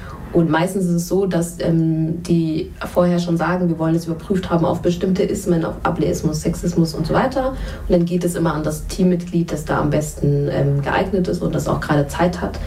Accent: Germany; Wenn ich zum Impfen aber gehe und die erste Frage ist, woher kommst du? Und ich sage Deutschland, also woher kommst du? Und ich sage nochmal Deutschland

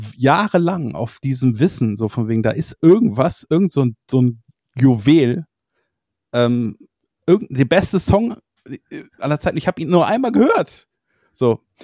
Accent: Meerbusch, North Rhine-Westphalia, Germany; Ich komme halt aus Meerbusch.

